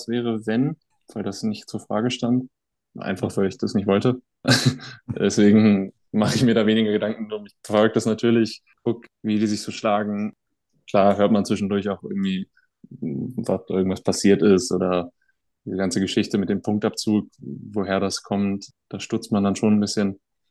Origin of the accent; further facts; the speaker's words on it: Oldenburg, Lower Saxony, Germany; die Spiele in Bremerhaven, jetzt halt nah in meiner Heimat ist, genauso wie in Artland, in Münster, quasi um die Ecke aus Oldenburger Sicht.